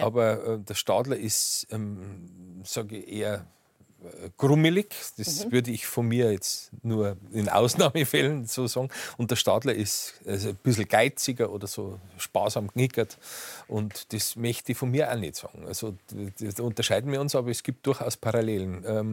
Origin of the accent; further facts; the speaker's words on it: Freising, Bavaria, Germany; born there; Wir ja auch geboren wurden in Freising.